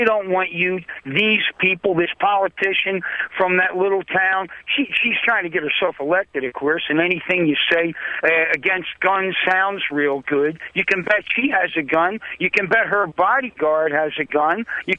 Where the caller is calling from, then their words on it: Philadelphia, Pennsylvania, United States; Well, I'm from Philadelphia, and I'm not pro-gun or pro-drugs or pro-violence